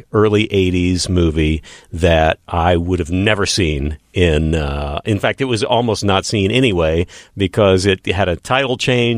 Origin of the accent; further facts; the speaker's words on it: Odessa, Texas, United States; now in Los Angeles, United States; back when I was growing up in Odessa, Texas